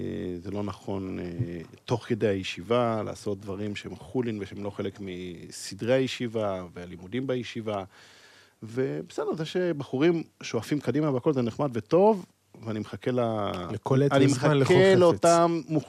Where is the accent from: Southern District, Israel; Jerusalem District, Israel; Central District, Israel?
Jerusalem District, Israel; Jerusalem; ירושלים, עיר הקודש שבה גדלתי, נולדתי, גדלתי, ורוב שנותיי הצעירות גדלתי בשכונת גאולה.